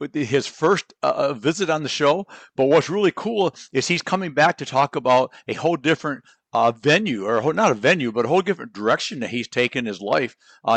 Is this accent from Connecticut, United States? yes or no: no; Michigan, United States; See, we're both from Michigan. You're from Michigan now. I'm from there originally.